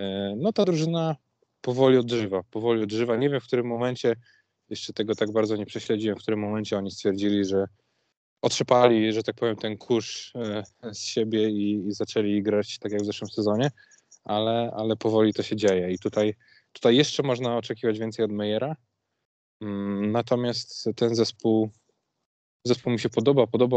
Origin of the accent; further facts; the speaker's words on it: Radziejów, Kuyavian-Pomeranian Voivodeship, Poland; born there; Ja się urodziłem w Radziejowie.